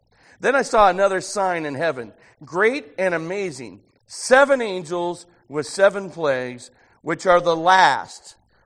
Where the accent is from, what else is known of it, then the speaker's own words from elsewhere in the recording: Ireland; Now, I'm Irish. I love harps.